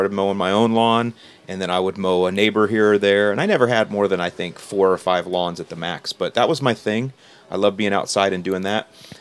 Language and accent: English; St. Petersburg, Florida, United States; now in Bradenton, United States; I was born and raised in St. Petersburg, which is off of Tampa Bay. And so now I live just south, right outside of Bradenton, so like 20 minutes from where I grew up.